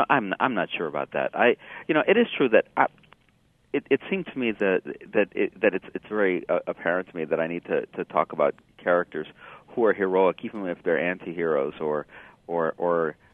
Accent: Los Angeles, California, United States; And so one of the places I'm from Los Angeles, mm-hmm.

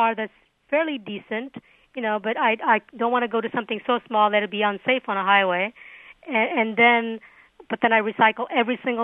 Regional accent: India; born there; because I was born in India

